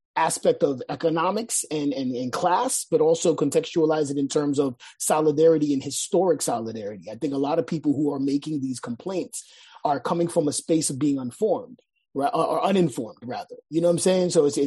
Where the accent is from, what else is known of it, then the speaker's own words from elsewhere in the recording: New York City, New York, United States; growing up in Washington Heights, New York City.